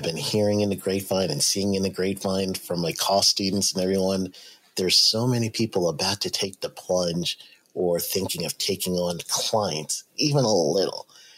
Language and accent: English; New York, United States; My cousin, I grew up in New York, and my cousin was there.